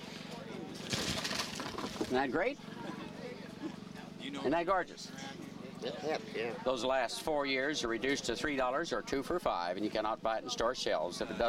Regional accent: Illinois, United States; Originally Illinois

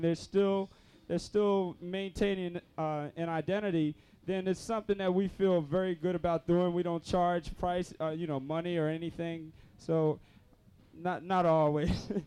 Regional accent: Philadelphia, Pennsylvania, United States; I mean, I'm from West Philadelphia, and we go to school there, and I'd probably still be there, doing a summer job or something.

